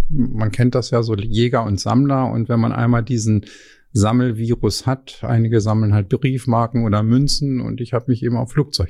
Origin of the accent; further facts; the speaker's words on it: Braunschweig, Lower Saxony, Germany; born there; Ich bin in Braunschweig geboren und mein Großvater war Fluglehrer in Braunschweig.